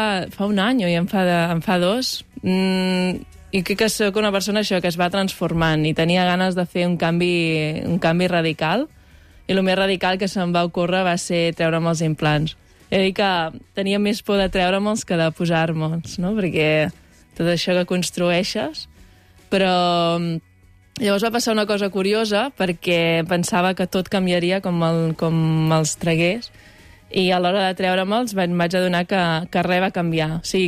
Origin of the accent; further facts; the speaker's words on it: Catalonia, Spain; som del Maresme i el mar està allà.